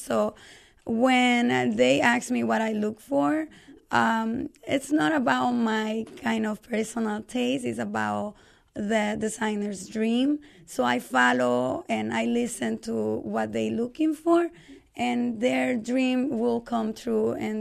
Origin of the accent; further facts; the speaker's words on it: Honduras; And I'm from Honduras.